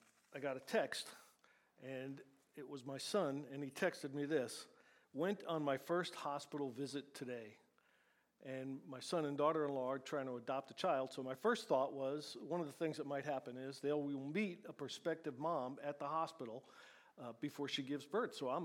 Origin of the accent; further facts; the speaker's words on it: Northeast, United States; because I grew up in the Northeast.